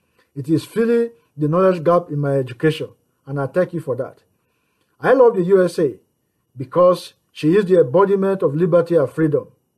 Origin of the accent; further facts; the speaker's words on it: Canada; I'm from Canada.